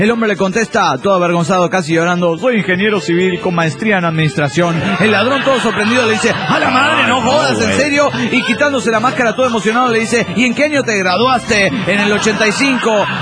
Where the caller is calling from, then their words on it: Tampa, Florida, United States; de Tampa, Florida.